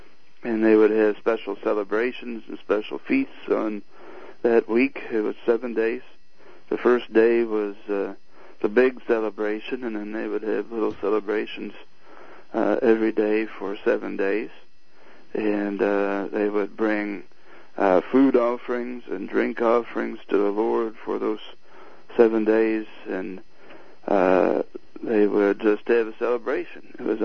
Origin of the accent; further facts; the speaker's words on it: Minnesota, United States; I grew up in Minnesota, and so I'm from Minnesota, farm boy from Minnesota.